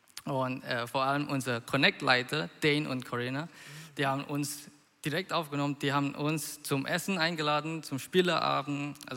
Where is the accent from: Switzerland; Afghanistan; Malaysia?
Malaysia; now in Karlsruhe, Germany; Ich komme aus Malaysia. Ich bin seit 3,5 Jahren hier in Deutschland. Also das war, vor 3 Jahren bin ich nach Karlsruhe umgezogen, um mein Studium anzufangen.